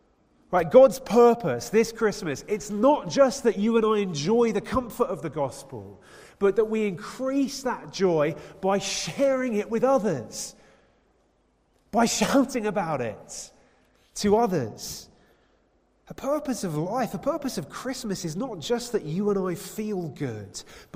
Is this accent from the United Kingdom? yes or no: yes; United Kingdom; Now look, we're British, so maybe don't actually raise your voice at people.